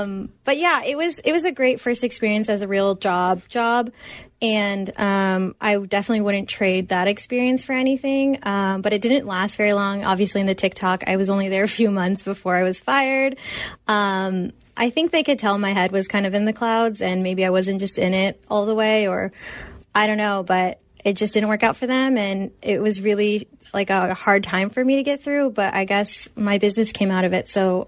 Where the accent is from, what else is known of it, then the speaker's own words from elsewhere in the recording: San Francisco, California, United States; So I'm actually from California, specifically San Francisco. That's where I was born and raised.